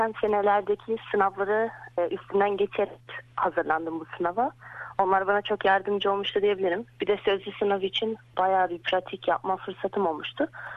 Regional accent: Australia; Avustralya'da doğup büyüdüm. Ama babam Türkiye'den olduğu için onunla Türkçe'ni geliştirme fırsatım oldu.

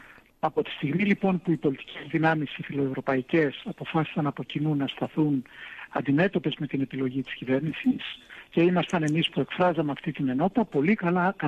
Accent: Chios, North Aegean, Greece; also born or lived in New York, United States; Εγώ είμαι χιώτης.

